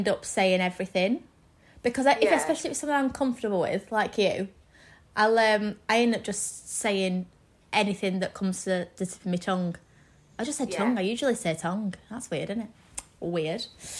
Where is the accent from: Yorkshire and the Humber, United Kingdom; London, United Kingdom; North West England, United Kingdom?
North West England, United Kingdom; Darwen; I'm from a little tiny area that's like in between Preston and Manchester. To say that my hometown's Darwin.